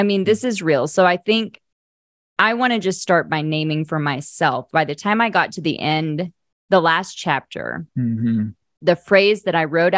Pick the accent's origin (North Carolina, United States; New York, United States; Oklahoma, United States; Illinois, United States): Oklahoma, United States; You know, I grew up in Oklahoma.